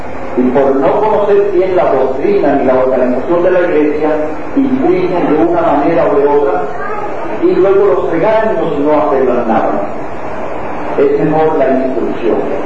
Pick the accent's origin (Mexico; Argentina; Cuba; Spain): Cuba; ya que dado mi condición de cubano en ningún país me recibía más de 30 días